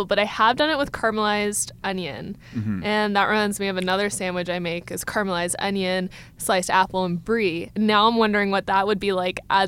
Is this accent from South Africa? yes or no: no; United States; Like, I grew up in the States, and everyone ate it there, and everyone eats it here.